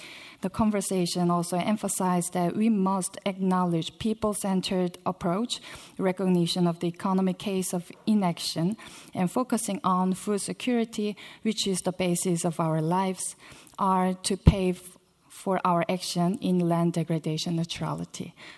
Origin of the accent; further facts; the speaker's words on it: South Korea; from the Republic of Korea, working in the Korea Forest Service.